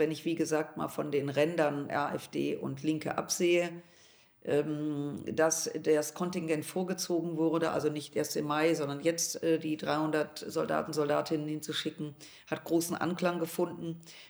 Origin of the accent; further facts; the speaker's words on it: Düsseldorf, North Rhine-Westphalia, Germany; auch was meine Heimatstadt Düsseldorf betrifft